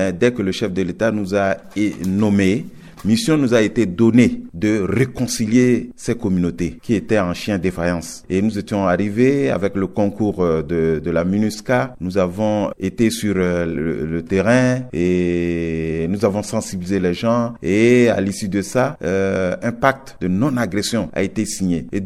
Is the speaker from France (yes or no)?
no; Central African Republic; chez nous, en République centrafricaine, le commerce est libre.